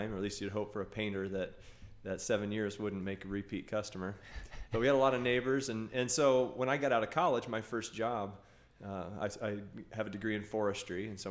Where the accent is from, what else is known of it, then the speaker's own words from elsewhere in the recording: Kansas City, Missouri, United States; now in Rochester, United States; Well, I grew up in Kansas City, had parents that just poured into me, just so thankful for that.